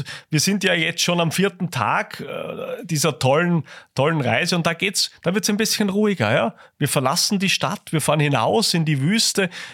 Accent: Styria, Austria; Also als Steirer wäre das ja quasi meine Leibspeise.

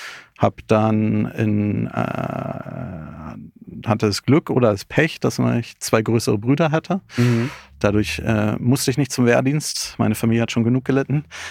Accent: Berlin, Germany; ich bin in Berlin aufgewachsen, bin hier ganz normal zur Schule gegangen, auch im Unternehmerhaushalt.

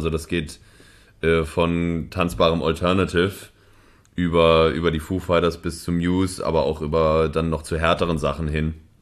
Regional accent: Hamburg, Germany; Also, ich bin ja Hamburger und Berlin, also ich mochte Berlin nicht so richtig, bin nie warm geworden mit der Stadt

